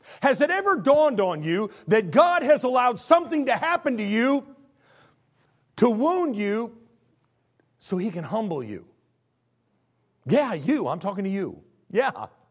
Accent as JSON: {"language": "English", "region": "Midwest", "country": "United States", "tie": "born or raised there", "said": "Now, in truth, I was raised in the Midwest"}